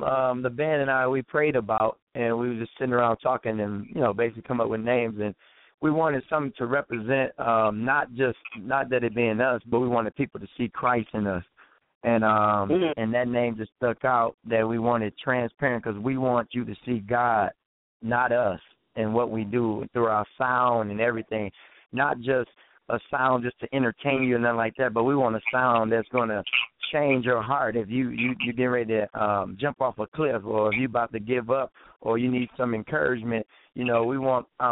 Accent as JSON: {"language": "English", "town": "Saginaw", "region": "Michigan", "country": "United States", "said": "I'm right here from Saginaw, Michigan. You call it the Gnaw."}